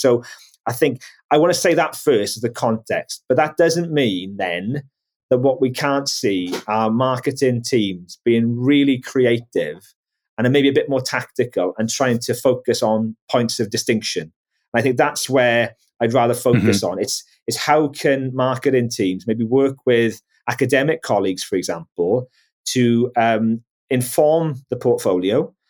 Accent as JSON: {"language": "English", "region": "Wales", "country": "United Kingdom", "said": "And I'm a Welshman as well. I think in Wales, we often tend to think of ourselves as imposters as well."}